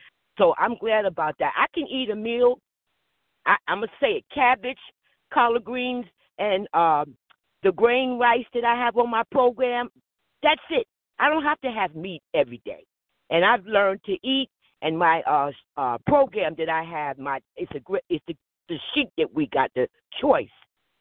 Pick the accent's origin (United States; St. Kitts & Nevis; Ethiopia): United States; New Jersey; I'm from New Jersey, Warren County.